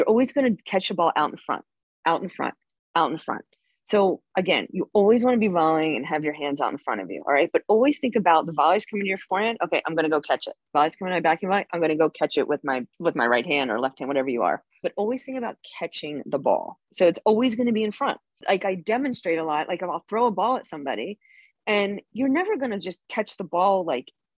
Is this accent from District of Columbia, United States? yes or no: no; Philadelphia, Pennsylvania, United States; So I was playing, so I'm from Philadelphia or outside of Philly. I just say Philly, but outside of Philly.